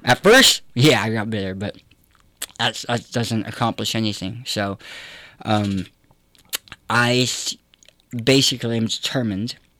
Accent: California, United States; We sold our house. We sold everything. I'm no longer from California, thank God.

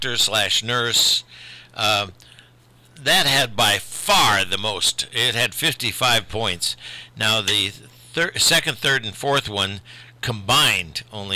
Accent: Indianapolis, Indiana, United States; born there; I was born in Indianapolis.

